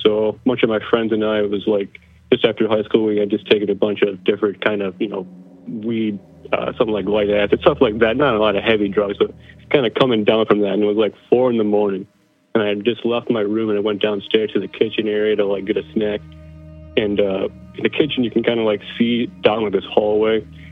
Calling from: Michigan, United States; from Northern Michigan.

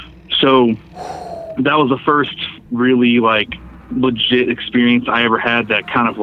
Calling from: Fort Worth, Texas, United States; from Fort Worth, Texas.

